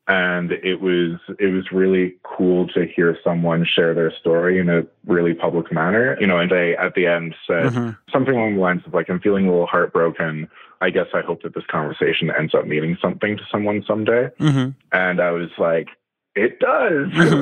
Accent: Canada; And, other than that, I'm Canadian.

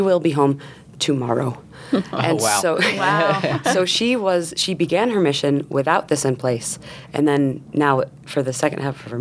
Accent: New York, United States; I grew up in New York, and I also mentioned that I have stepchildren.

